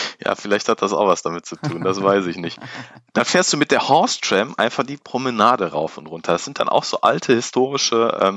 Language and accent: German; North Rhine-Westphalia, Germany; also ich komme aus dem Rheinland, Kölner Umland, Bergisches Land.